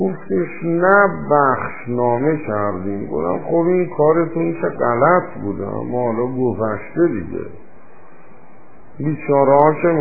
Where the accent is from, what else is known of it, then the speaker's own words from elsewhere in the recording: Iran; ما دوتایی ایرانی هستیم، دوتایی هم مسلمونیم، دوتایی هم مال یه خاکیم